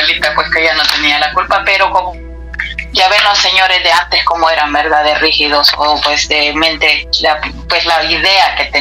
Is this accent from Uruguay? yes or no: no; El Salvador; now in United States; Yo soy de Salvador, pero vivo aquí en California.